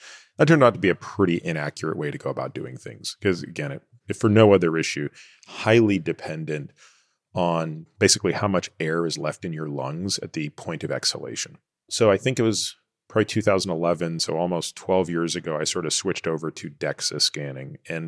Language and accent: English; Canada; I think the whole time I was growing up in Canada